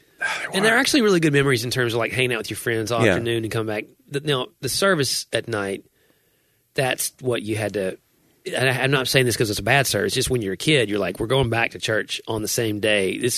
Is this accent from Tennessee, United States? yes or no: yes; Nashville, Tennessee, United States; Like, I grew up in Nashville. We didn't eat hot chicken.